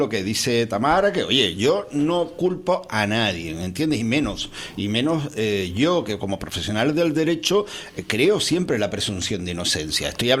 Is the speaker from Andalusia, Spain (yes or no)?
no; Canary Islands, Spain; Incluso como canario también